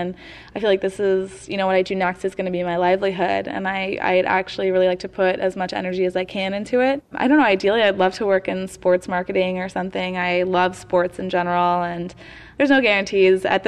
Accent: Lafayette, California, United States; I am from Lafayette, California.

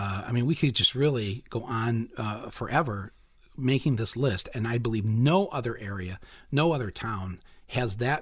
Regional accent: Flint, Michigan, United States; growing up in Flint, it was all, I mean, geez, you couldn't grow up in a more better place than southeastern Michigan for music.

